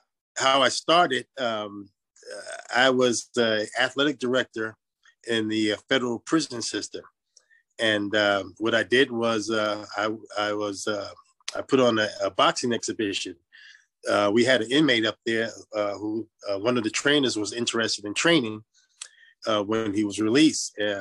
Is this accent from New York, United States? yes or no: yes; Brooklyn, New York, United States; Well, I grew up in Brooklyn, New York.